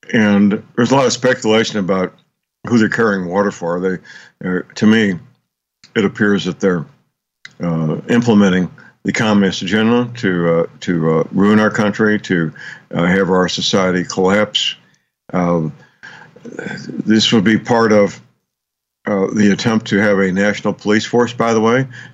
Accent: St. Louis, Missouri, United States; I hope so. In my hometown, St. Louis, Missouri, district attorney there received Soros money for her campaign.

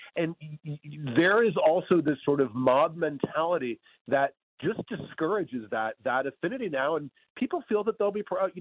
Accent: New York City, New York, United States; You know, I'm Jewish and from New York City. I went to an elite college

